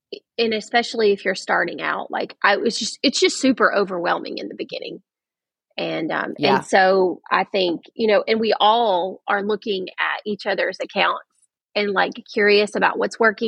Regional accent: Blue Ridge, Georgia, United States; Well, so I actually grew up there. I grew up in Blue Ridge

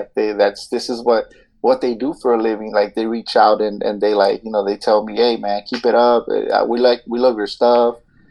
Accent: United States; first language Spanish; also born or lived in Mexico; but I was brought here at 4 years old, so I was raised here. But my Spanish is it's actually like still really really good.

